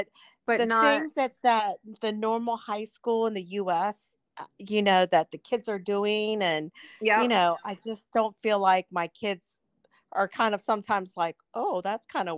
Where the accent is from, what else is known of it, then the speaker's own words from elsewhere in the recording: Virginia, United States; also born or lived in South Korea; I grew up in Virginia. So okay. I was like, right after I was born, my dad was back at Fort Lee in Virginia, and then he retired there. So I grew up in a small town, suburbia